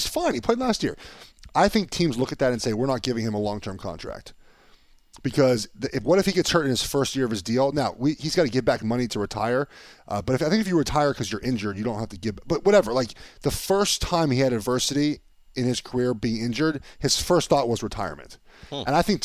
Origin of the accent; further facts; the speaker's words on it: Los Angeles, California, United States; I'm from Los Angeles. There are no Charger fans. There are no local Charger fans.